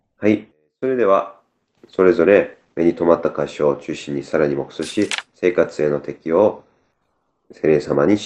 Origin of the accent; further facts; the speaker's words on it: South Korea; 地元の韓国に戻って葬儀に参加しているんですけども